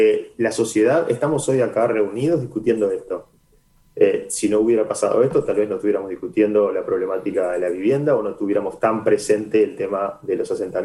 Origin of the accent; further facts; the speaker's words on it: Uruguay; Y somos esencialmente uruguayos y por lo tanto prudentes.